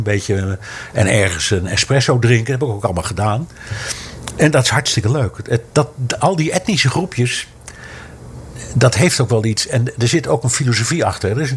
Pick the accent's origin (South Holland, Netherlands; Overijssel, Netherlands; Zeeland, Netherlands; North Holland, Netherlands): North Holland, Netherlands; Amsterdam; Ik ben opgegroeid in Amsterdam, vlakbij de Pijp.